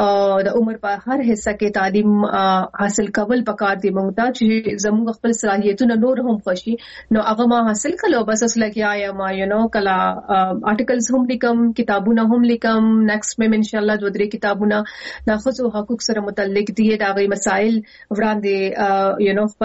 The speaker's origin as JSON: {"language": "Pashto", "country": "Pakistan", "moved": "yes", "lives_now": "United Kingdom"}